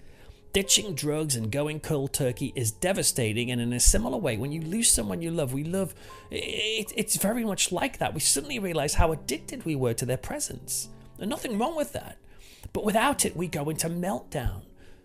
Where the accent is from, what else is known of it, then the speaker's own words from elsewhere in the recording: England, United Kingdom; As an Englishman, it's always interesting to me